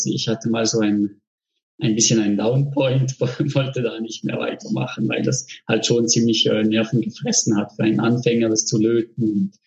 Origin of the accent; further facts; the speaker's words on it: Fribourg, Switzerland; Also ich komme aus Freiburg bzw. Fribourg, der zweisprachigen Schweiz. Ich wohne direkt am Röstigrabe.